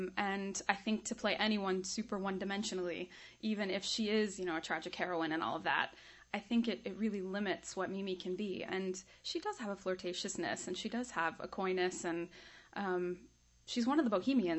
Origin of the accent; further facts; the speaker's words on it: Frederick, Maryland, United States; now in Philadelphia, United States; I am from Frederick, Maryland, but I live in Philadelphia, Pennsylvania.